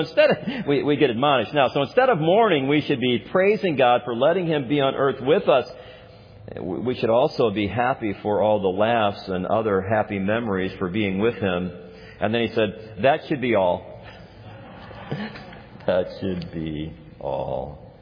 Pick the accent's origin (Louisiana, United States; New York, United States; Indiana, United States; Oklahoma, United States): Indiana, United States; Gary; Now, I grew up in Gary. I knew what happened when that occurred, right?